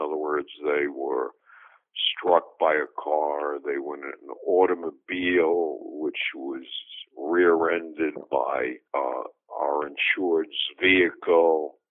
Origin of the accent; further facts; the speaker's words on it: New York City, New York, United States; born there; I was born in Bensonhurst by the sea, overlooking scenic Gravesend Bay, a place where the grass was brown on both sides of the street.